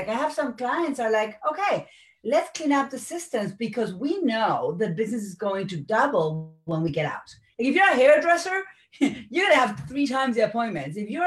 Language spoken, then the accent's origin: English; Argentina